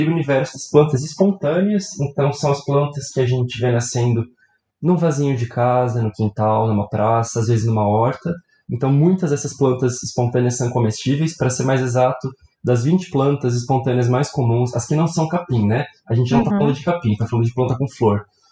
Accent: São Paulo, Brazil; eu sou de São Paulo

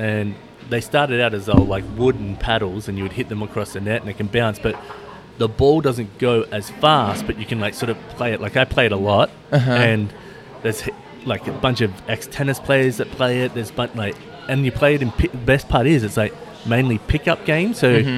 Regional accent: Australia; Yeah. I can hardly speak English as an Australian

